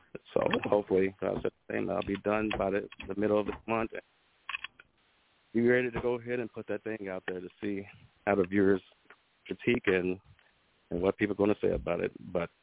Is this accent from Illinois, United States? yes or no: yes; Chicago, Illinois, United States; Born and raised in Chicago, Illinois.